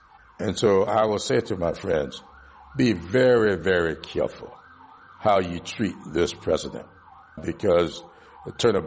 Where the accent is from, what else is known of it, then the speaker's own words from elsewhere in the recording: the South, United States; I grew up in the South. I grew up knowing what it's like to go into a department store and have a police officer follow you around the department store.